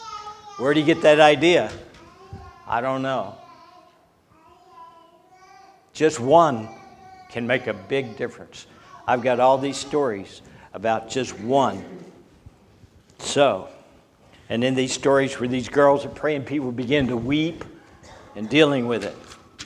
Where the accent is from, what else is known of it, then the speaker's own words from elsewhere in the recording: the South, United States; Well, the Civil War was bad, and it needed to happen. I grew up in the South.